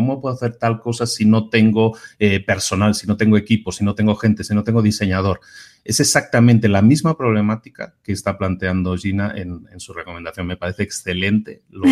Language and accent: Spanish; Barcelona, Catalonia, Spain; yo también soy de Barcelona.